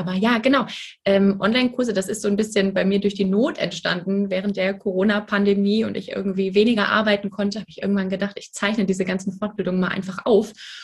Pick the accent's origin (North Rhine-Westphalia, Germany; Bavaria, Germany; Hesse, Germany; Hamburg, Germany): Hesse, Germany; Frankfurt; ich komme aus Frankfurt